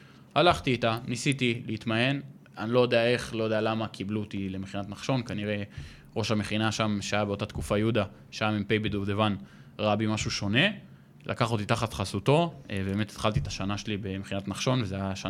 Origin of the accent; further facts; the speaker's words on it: Netanya, Central District, Israel; אני בא מנתניה